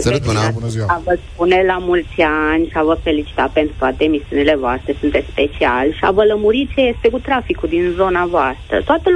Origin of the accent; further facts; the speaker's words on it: Cluj-Napoca, Cluj County, Romania; ardelenii sunt cei mai haioși, deoarece sunt din Cluj.